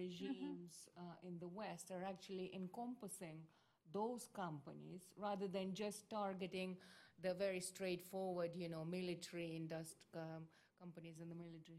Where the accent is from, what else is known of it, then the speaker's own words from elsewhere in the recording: Uzbekistan; also born or lived in Russia; I'm from originally from Uzbekistan and Russia, as you know, I have contacts there